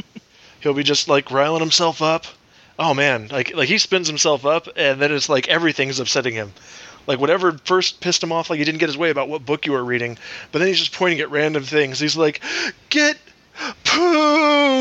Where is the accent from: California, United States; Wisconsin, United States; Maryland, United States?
California, United States; San Diego; I love San Diego. I'm from San Diego.